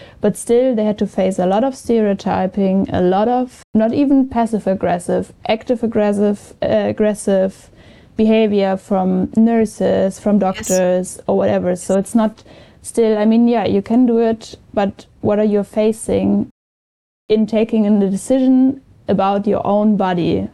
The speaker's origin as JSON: {"language": "English", "country": "Germany", "tie": "born or raised there", "second_language": "English", "said": "I grew up in Germany with the thinking of course you can abort"}